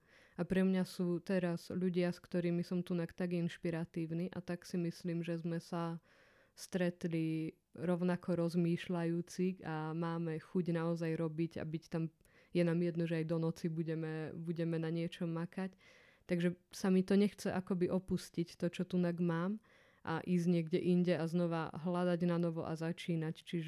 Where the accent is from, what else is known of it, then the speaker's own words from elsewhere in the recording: Martin, Žilina Region, Slovakia; now in Banská Bystrica, Slovakia; som z Martina